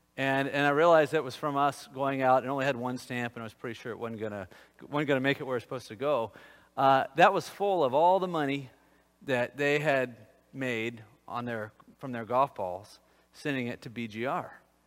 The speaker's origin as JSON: {"language": "English", "region": "Texas", "country": "United States", "tie": "born or raised there", "said": "We grew up in Texas, and there was a ranch nearby and piles of cow bones on a little red wagon."}